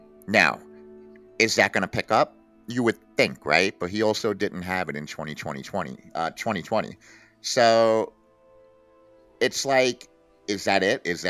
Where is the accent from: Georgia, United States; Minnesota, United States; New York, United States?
New York, United States; New York City; Well, you know, I'm 44 years old, and I grew up in New York City in a very legendary time period.